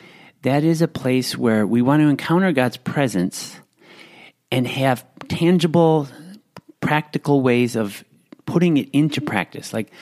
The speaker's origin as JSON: {"language": "English", "region": "Midwest", "country": "United States", "tie": "born or raised there", "also_born_or_lived": "Milwaukee / Chicago", "lives_now": "Los Angeles, United States", "said": "So I grew up in the Midwest, was born in Milwaukee, then spent a lot of time in Chicago, and then I came to L.A. where I met my wife."}